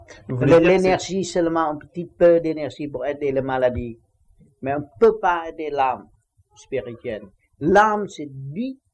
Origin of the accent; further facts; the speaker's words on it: Vietnam; moved away; je suis toujours occupé dès que je suis sorti du Vietnam.